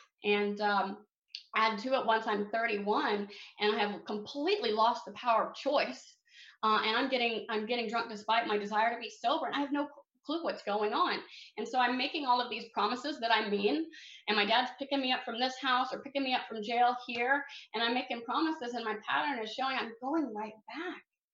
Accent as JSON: {"language": "English", "region": "Oklahoma", "country": "United States", "tie": "born or raised there", "said": "I'm born and raised in Oklahoma. And so I was in Oklahoma and they would send me this little detox."}